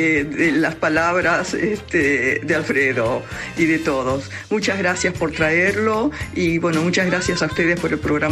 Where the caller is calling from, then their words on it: Buenos Aires, Argentina; de Palermo y bueno, quiero comentarles que todas las noches escuchamos el programa